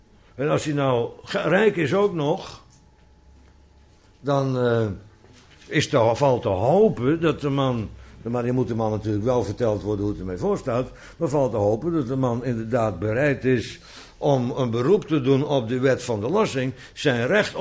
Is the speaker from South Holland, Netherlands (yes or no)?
yes; Bodegraven, South Holland, Netherlands; En bij ons in Bodegraven vroeger was het 7 cent de aardbei.